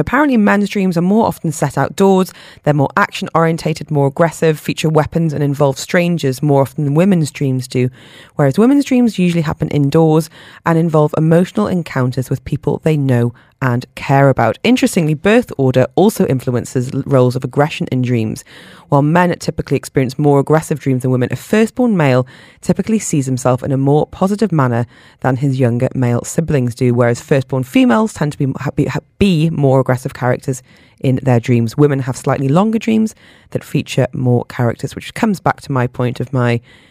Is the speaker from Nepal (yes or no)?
yes; Nepal; first language Newari; English is a second language; And with friends and family from Nepal, I speak Nawari, which is my mother tongue.